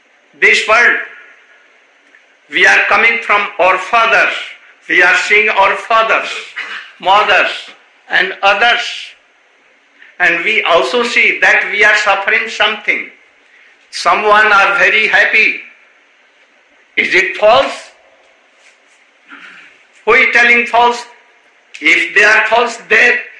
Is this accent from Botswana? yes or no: no; India; born there; My birthplace is also nearer to his birthplace.